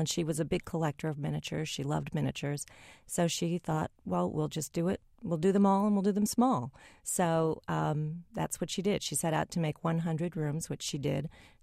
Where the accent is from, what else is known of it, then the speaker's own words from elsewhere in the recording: Chicago, Illinois, United States; I grew up in Chicago. That was my home museum